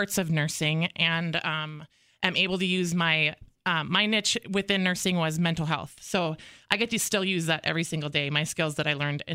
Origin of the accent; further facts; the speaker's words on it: Wadena, Minnesota, United States; I was born and raised in Wadena, Minnesota. I came from a very close and supportive family.